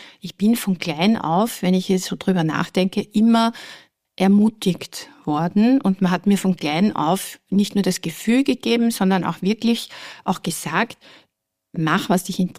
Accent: Vienna, Austria; Und ich bin eine Österreicherin und vor allem eine Wienerin mit Leib und Seele, also gar keine Frage.

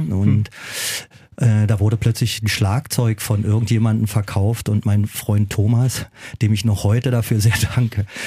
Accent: Berlin, Germany; ich bin aus West-Berlin, ich bin aus Lankwitz, aus so einem ganz kleinen Bezirk, ja. Und West-Berlin war winzig, das ist ein Kaff gewesen, ja.

